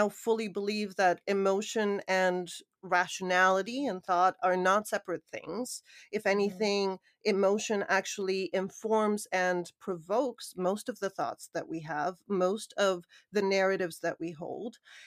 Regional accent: Canada; also born or lived in Sofia, Bulgaria; I was an immigrant in Canada. I was born in Sofia and we moved to Canada when Sofia, Bulgaria, not everyone knows where that is, when I was quite young.

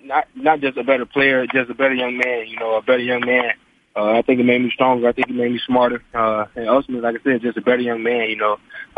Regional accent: Mississippi, United States; I mean, I'm from Mississippi, so it's a lot of good soul food, a lot of good country eating.

